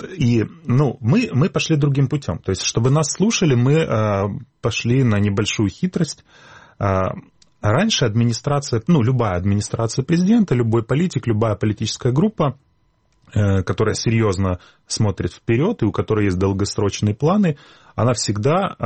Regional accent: Sevastopol, Ukraine; я просто думаю на русском языке. Поэтому, так как я крымчанин и севастополец, то я, в принципе, даже в школе у нас не было такого предмета, как украинский язык.

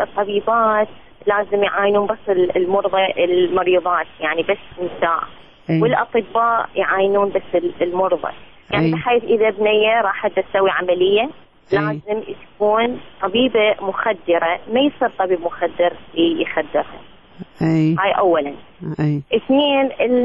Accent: Mosul, Nineveh, Iraq; moved away as an adult; now in Baghdad, Iraq; أنا بالنسبة لي أهلي كلهم بالموصل، والدتي، إخواني، خواتي، خالاتي كلهم معني أصلا من الموصل، وتزوجت وجيت لبغداد.

